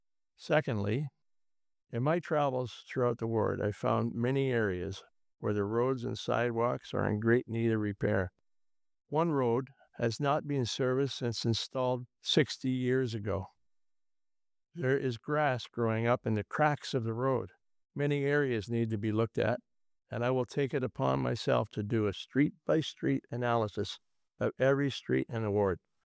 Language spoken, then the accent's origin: English; Hamilton, Ontario, Canada; I grew up in Hamilton's East End in a wartime house.